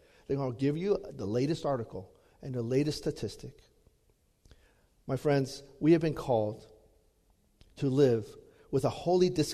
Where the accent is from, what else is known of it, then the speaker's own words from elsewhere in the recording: Louisiana, United States; I grew up in Louisiana, so we sang a lot of gospel songs.